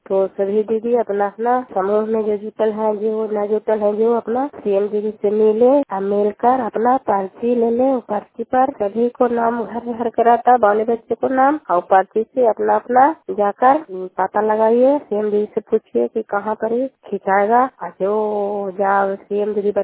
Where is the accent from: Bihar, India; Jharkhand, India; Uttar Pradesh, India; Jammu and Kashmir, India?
Bihar, India; Kalyanpur Bali; घर कल्याणपुर बाली, बेलसी पंचायत, प्रखंड चैनली, जिला नालंदा का निवासी हूँ।